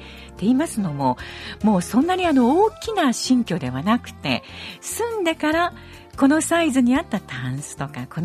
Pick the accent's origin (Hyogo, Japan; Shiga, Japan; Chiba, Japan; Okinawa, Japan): Shiga, Japan; 私は滋賀で生まれ滋賀で育って滋賀に住んでいますが